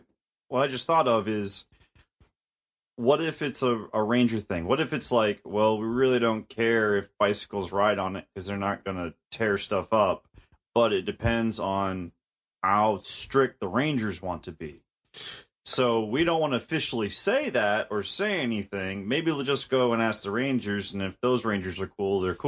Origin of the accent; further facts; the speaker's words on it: Maine, United States; Well, but in defense, I'm from Maine. I've lived other places.